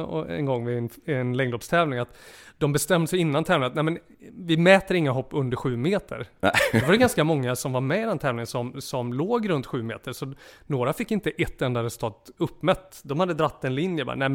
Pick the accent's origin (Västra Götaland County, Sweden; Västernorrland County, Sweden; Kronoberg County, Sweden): Västra Götaland County, Sweden; Borås; now in Stockholm, Sweden; Jag är uppvuxen i Västergötlands pärla, Borås.